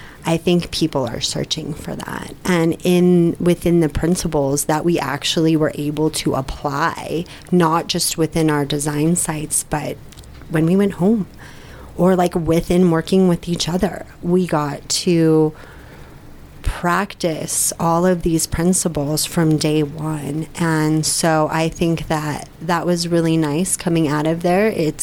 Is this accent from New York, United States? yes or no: no; Virginia, United States; I'm from Virginia, too, and mm-hmm. moved around through the military